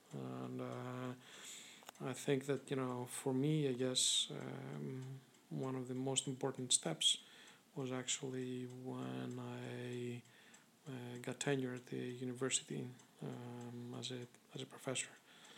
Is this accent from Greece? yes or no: yes; Greece; moved away as an adult; now in United States; as I was growing up in Greece, I went through their educational system there, and which was a good one, and I went actually through college there.